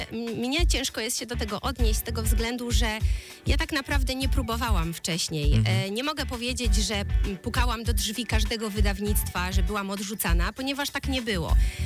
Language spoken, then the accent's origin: Polish; Stargard, West Pomeranian Voivodeship, Poland; skoro urodziłam się w Stargardzie, tutaj mieszkam od zawsze